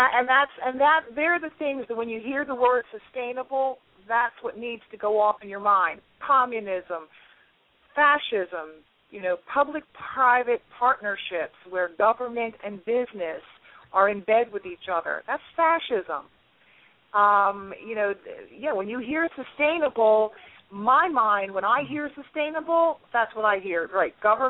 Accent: Tennessee, United States; and I'm from Tennessee.

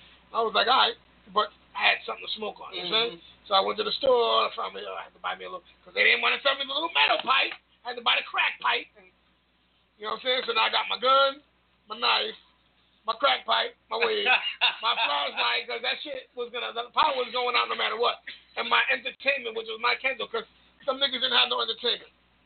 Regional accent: Bronx, New York, United States; All right, you can just tell I'm not from here. I'm from out of town, nigga. I'm from the Bronx, folks.

